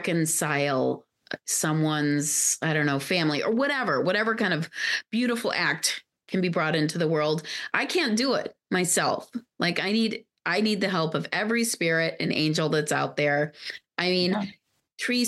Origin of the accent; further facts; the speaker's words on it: Lahore, Punjab, Pakistan; also born or lived in Guyana; In Guyana in South America and then in Lahore in Pakistan.